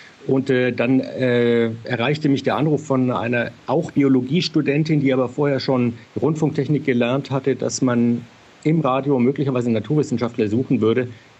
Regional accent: Fürth, Bavaria, Germany; born there; Geboren bin ich in Fürth in Bayern.

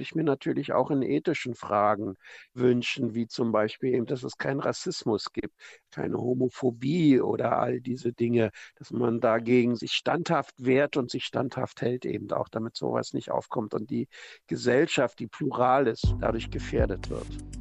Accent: Germany; Ich komme aus der DDR.

